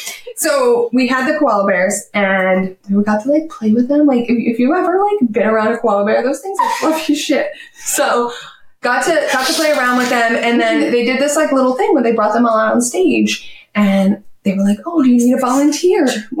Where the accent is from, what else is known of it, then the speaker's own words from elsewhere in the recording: Pennsylvania, United States; I'm from Pennsylvania. I live about an hour and a half outside of Philly, and Philly has the Philadelphia Zoo, right? As a kid, we traveled there all the time into the teenage years, all of that.